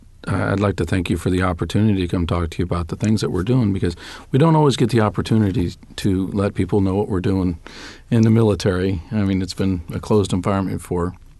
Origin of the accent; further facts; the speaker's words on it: United States; I mean, I'm proud to say I'm an American